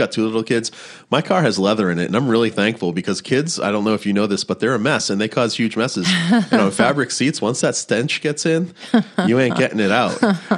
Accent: Plymouth, Massachusetts, United States; I grew up on the East Coast. I grew up in Plymouth, Massachusetts, and it's a coastal town.

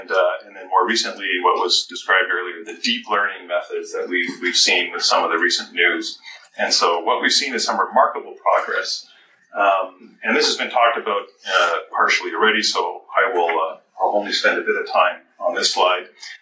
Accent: Canada; now in United States; from Calvin College, but I'm Canadian. I'm living in the States, but I am a proud Canadian.

